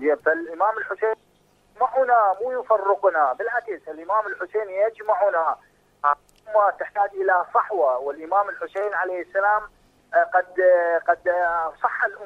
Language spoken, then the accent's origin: Arabic; Iraq; هذا شرف لنا احنا كعراقيين